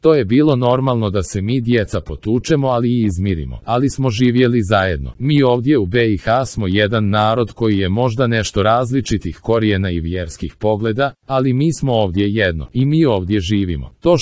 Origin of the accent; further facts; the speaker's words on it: Croatia; Sad bi trebalo da ja kao Hrvat najbolje svoje što imam, svoju kulturu, uložim u našu zajednicu